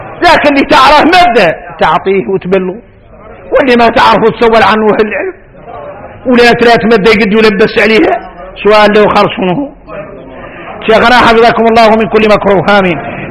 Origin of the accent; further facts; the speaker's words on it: Mauritania; إحنا موريتاني المهم عندنا ما ننفضحوا في الدنيا.